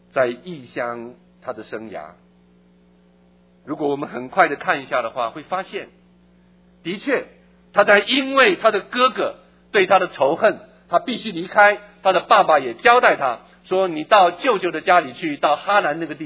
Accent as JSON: {"language": "Chinese", "country": "China", "said": "我们中国人特别喜欢 sell， 买一送一，我们最有兴趣。"}